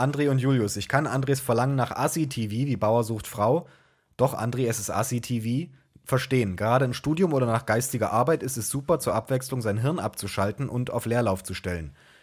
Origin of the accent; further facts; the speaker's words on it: Bernau, Brandenburg, Germany; accent: Berlin dialect; ich komme aus Bernau in Brandenburg, das ist nordöstlich von Berlin. Dementsprechend spreche ich normalerweise Berliner Dialekt.